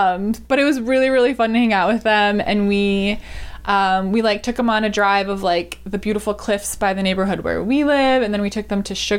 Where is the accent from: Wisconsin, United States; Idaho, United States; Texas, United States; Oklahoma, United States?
Wisconsin, United States; You know, like, I grew up in Wisconsin. The Milwaukee Brewers are our team.